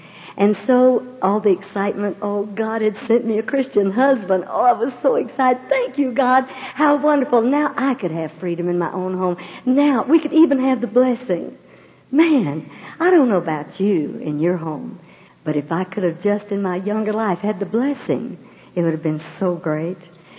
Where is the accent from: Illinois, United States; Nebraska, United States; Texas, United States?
Texas, United States; Houston; born there; Well, I was born in Houston 100 years ago